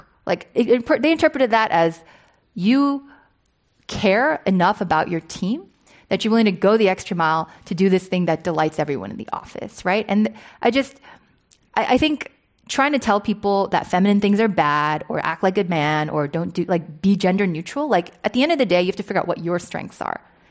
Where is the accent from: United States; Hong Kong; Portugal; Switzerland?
Hong Kong; Yeah, so I grew up in Hong Kong